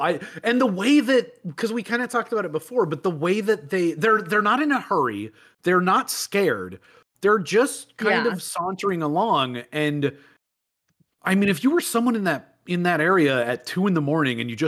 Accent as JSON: {"language": "English", "region": "Midwest", "country": "United States", "tie": "born or raised there", "said": "just growing up in the Midwest, all of our spiders are like the size of, I mean, they're smaller than a penny."}